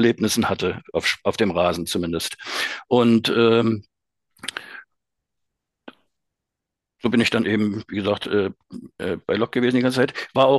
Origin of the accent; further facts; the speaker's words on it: Altenburg, Thuringia, Germany; moved away as an adult; now in Schwerin, Germany; Und bin geboren in Altenburg und dort auch aufgewachsen und zur Schule gegangen. Und über verschiedene Stationen bin ich dann in Ende der 80er Jahre in Mecklenburg-Vorpommern gelandet. Zunächst in Wismar